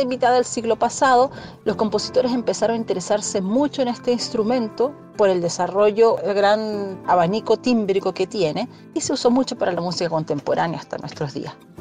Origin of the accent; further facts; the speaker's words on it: Chile; soy flautista dulce chilena